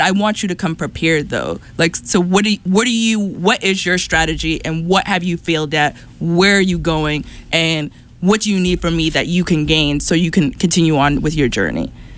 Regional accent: Brockton, Massachusetts, United States; obviously my city, because I'm from Brockton

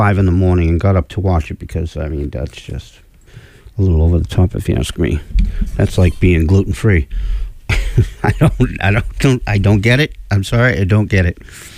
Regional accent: United States; I'm American. I don't get it. I don't get how Americans are so enthralled

